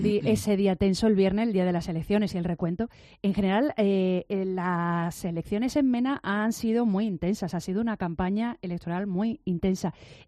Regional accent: Málaga, Andalusia, Spain; los malagueños nacemos ya con algo en nuestro ADN de Mena.

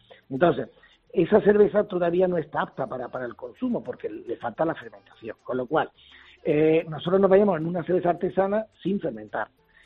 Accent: Granada, Andalusia, Spain; y como buen granadino que soy, mi mujer gaditana

